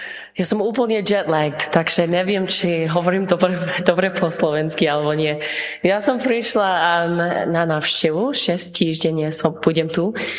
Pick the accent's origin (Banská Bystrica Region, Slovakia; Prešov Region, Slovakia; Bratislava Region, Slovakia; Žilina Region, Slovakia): Bratislava Region, Slovakia; Bratislava; my sme Bratislavčania.